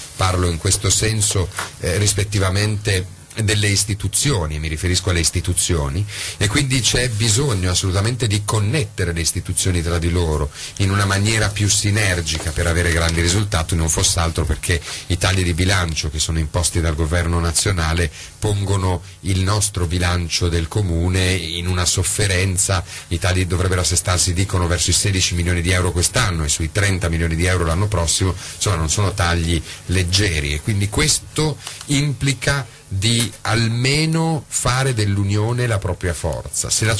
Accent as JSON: {"language": "Italian", "town": "Bologna", "region": "Emilia-Romagna", "country": "Italy", "tie": "born or raised there", "said": "ho 38 anni, sono nato a Bologna, da 38 anni ci vivo"}